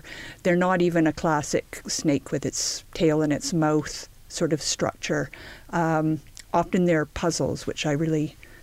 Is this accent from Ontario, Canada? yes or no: yes; Ontario, Canada; I'm also Canadian. I come from the same province, though a very different part of it, to Alice Munro.